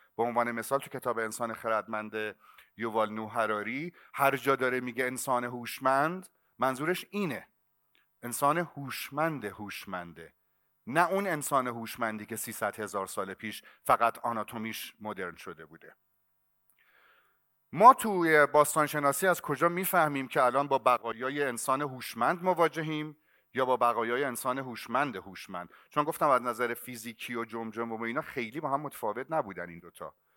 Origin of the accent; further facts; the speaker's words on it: Iran; من خودم یه ایرانی هستم و دوستش دارم،